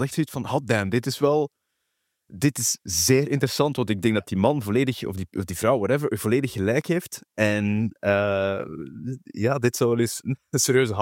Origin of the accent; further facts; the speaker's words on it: Belgium; als ik dat als Belg in België zou zien